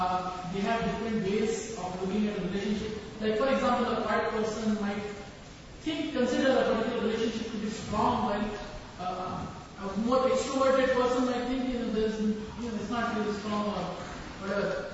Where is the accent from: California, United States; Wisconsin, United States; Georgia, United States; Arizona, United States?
California, United States; San Diego; I'm from San Diego.